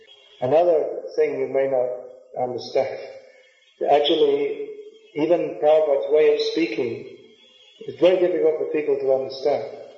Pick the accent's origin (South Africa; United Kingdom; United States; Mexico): United Kingdom; I went to America for the first time last year, and I'm from Britain, so the way of speaking and the words they use, it's quite different